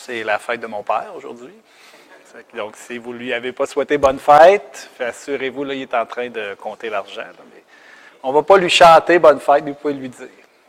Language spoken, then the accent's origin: French; Sainte-Foy, Quebec, Canada; Chez nous, à Sainte-Foy, il y a beaucoup d'immigrants